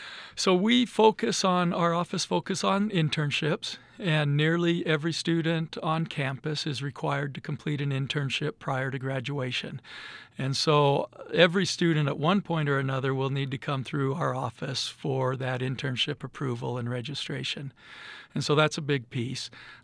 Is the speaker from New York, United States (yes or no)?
no; Utah, United States; now in Idaho, United States; I grew up in Utah, but my family has deep roots in eastern Idaho.